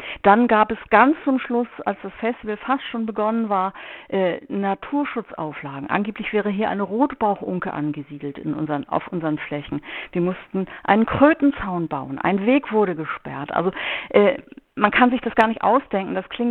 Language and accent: German; West Germany, Germany; wir sind Westdeutsche, wir kennen keine andere Gesellschaftsform, die besser ist als die Demokratie